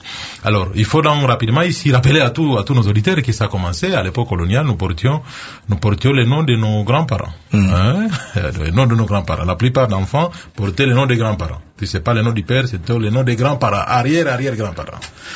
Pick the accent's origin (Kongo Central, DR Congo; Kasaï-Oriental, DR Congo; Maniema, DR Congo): Kasaï-Oriental, DR Congo; Mbuji-Mayi; lorsque vous allez chez nous en Bushimbaï